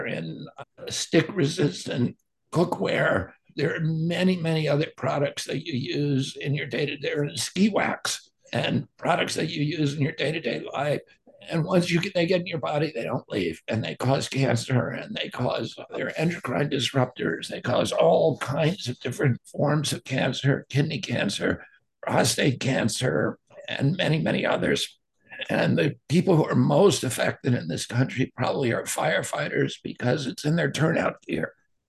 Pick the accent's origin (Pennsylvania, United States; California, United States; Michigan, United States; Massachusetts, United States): Massachusetts, United States; Hyannis; including my hometown in Hyannis, which is contaminated with PFAS